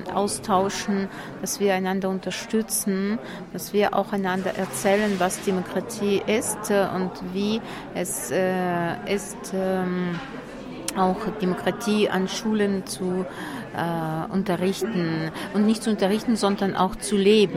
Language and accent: German; Odesa, Odesa Oblast, Ukraine; German is a second language; Ich komme aus Odessa, aus der Ukraine.